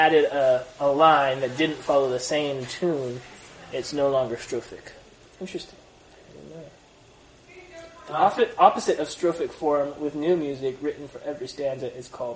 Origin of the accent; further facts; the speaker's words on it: Ireland; accent: Irish; My Irish accent often sort of fades back into English.